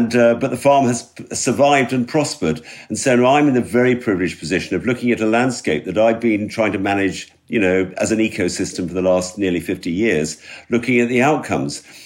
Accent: London, United Kingdom; now in Wales; I was born in 1950. And I was, as most of us are these days, an urban dweller. I grew up in London.

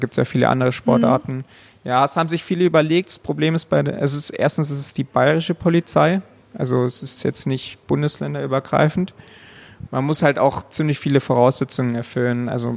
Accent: Bavaria, Germany; Also ich komme aus dem Allgäu.

